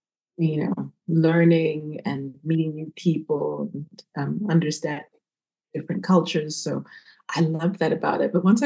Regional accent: Zimbabwe; filmmaker from Zimbabwe. And I'm currently in Zimbabwe, in Harare, the capital city.

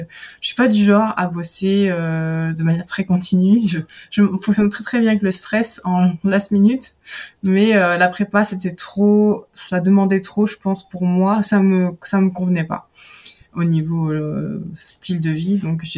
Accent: France; now in Belgium; Oui, je suis française.

